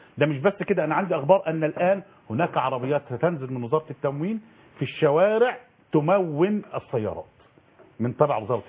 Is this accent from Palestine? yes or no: no; Egypt